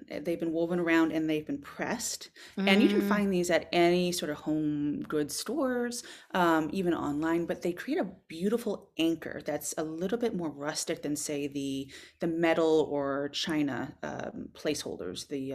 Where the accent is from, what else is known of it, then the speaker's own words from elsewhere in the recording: Boston, Massachusetts, United States; now in Berkshire Mountains, United States; And again, I'm from New England. Mm-hmm. I'm originally from Boston. Now I live out in the Berkshire Mountains